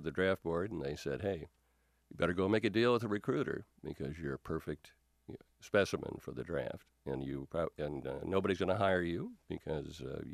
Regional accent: Marshalltown, Iowa, United States; I got a letter from the draft board in my hometown of Marshalltown

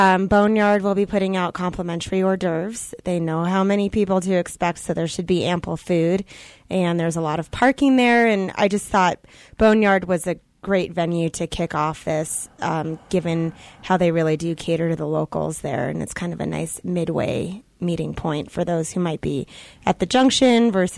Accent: New York City, New York, United States; And I'm from New York City.

